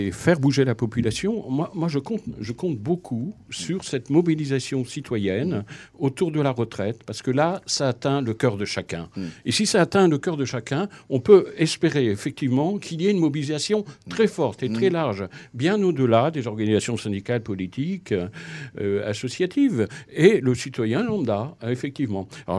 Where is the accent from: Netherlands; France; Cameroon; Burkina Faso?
France; Hauts-de-France; now in Orléans, France; quand je suis arrivé sur Orléans en 1981, je viens du Nord, enfin du Pas-de-Calais